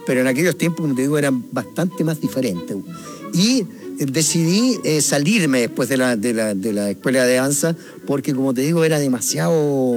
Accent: Talca, Maule, Chile; Porque yo vengo de Talca.

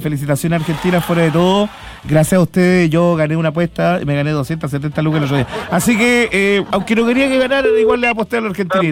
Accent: Chile; No sé, porque soy chileno yo.

